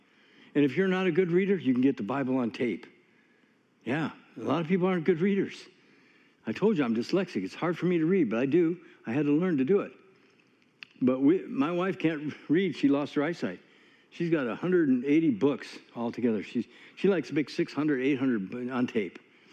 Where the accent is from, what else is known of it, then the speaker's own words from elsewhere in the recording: California, United States; I'm not from Tennessee. I'm from California.